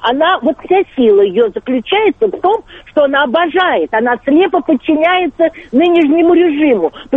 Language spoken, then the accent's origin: Russian; Moscow, Russia; я вот москвичка, и к тому же я пенсионерка.